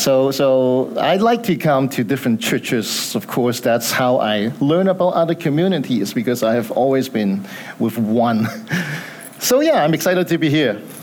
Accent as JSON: {"language": "English", "country": "Hong Kong", "moved": "yes", "said": "I came from Hong Kong many years ago, 35 to be exact. Okay. I used to live right across the street over there."}